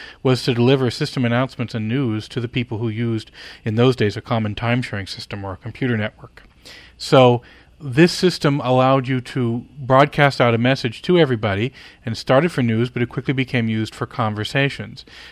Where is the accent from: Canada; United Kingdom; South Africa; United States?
Canada; Well, I grew up in Canada, and Canada had not been connected to the internet as much as the U.S.